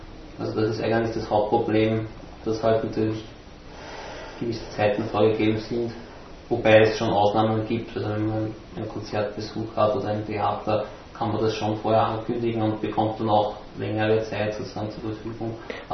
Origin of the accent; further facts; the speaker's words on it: Lower Austria, Austria; Ich komme aus Niederösterreich, ja.